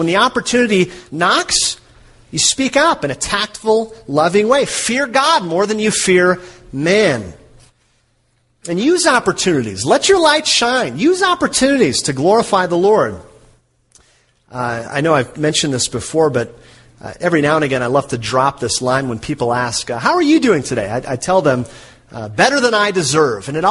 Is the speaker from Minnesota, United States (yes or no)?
yes; Minnesota, United States; I grew up, my brothers and I grew up in Minnesota. And we grew up in the country on a little sort of a hobby farm.